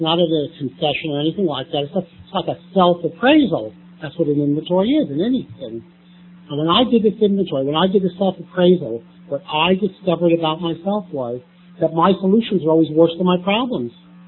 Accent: New York City, New York, United States; And I grew up in New York City. I was born during the Second World War.

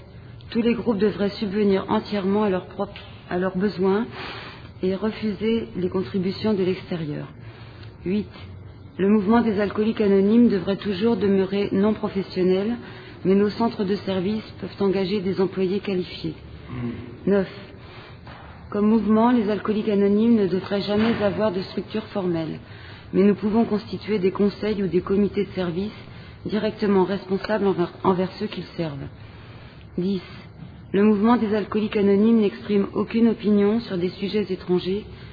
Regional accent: Paris, Île-de-France, France; je suis alcoolique et je viens de Paris.

